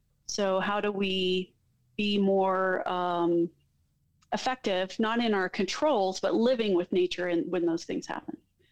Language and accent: English; Netherlands; and we're from the Netherlands.